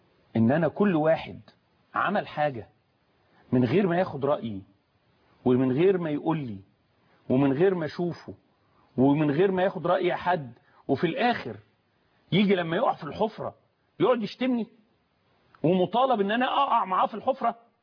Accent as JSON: {"language": "Arabic", "country": "Egypt", "said": "انا كمواطن مصري"}